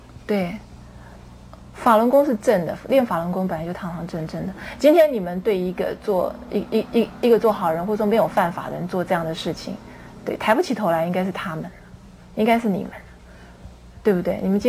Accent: Taiwan; 他们认为我因为我是台湾人，从小的两地的思想教育不一样

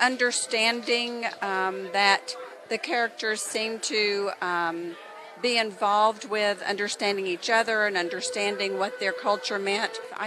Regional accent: United States; As an American, I feel like that those values

